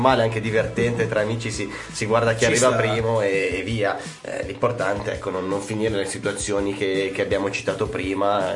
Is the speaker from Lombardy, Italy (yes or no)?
yes; Lombardy, Italy; Lo vedo proprio da Brianzolo, la vedo male